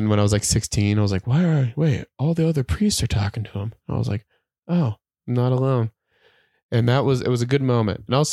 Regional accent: Provo, Utah, United States; Because I'm from Provo. I tried not liking BYU and I was like, I can't do it. I love it.

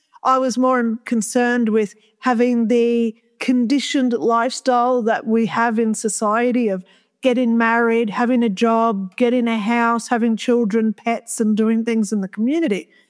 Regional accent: Australia; Some other people turned up with other uniforms on that I never knew because I'm from Australia and I don't know the uniforms.

